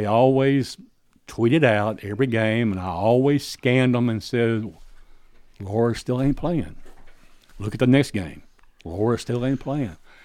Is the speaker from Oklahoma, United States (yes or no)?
no; Columbia, Tennessee, United States; Yeah, I'm from Columbia.